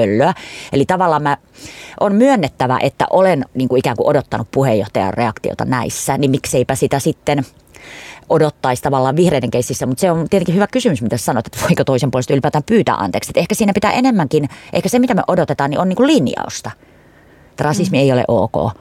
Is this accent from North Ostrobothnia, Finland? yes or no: yes; Kuusamo, North Ostrobothnia, Finland; meillä Kuusamossa, mä oon Kuusamosta kotoisin